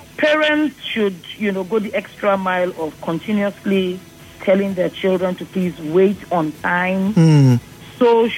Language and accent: English; Lagos, Nigeria; my first visit to the village, I was in my 30s because I grew up in Lagos.